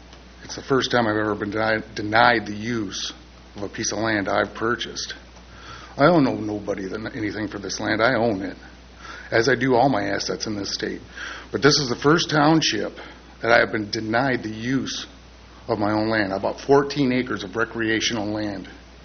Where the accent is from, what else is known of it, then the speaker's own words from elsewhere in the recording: United States; As an American, I think everything has just fallen apart